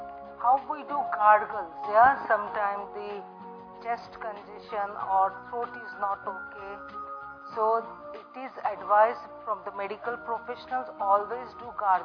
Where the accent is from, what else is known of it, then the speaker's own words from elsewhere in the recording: Pune, Maharashtra, India; English is a second language; I'm from Pune city